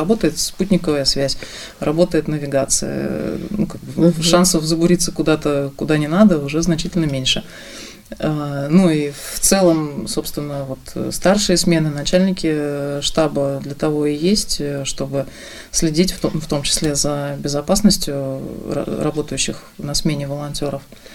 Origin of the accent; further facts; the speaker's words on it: Russia; и там узнавали, что мы из России